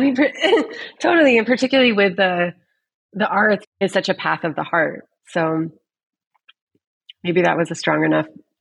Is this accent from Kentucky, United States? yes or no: no; Syracuse, New York, United States; Yes, I'm from Syracuse originally.